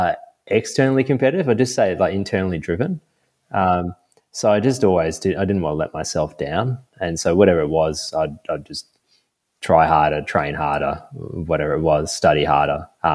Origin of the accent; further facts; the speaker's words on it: Brisbane, Queensland, Australia; So I grew up in Sherwood in Brisbane, which is, again, I really liked it.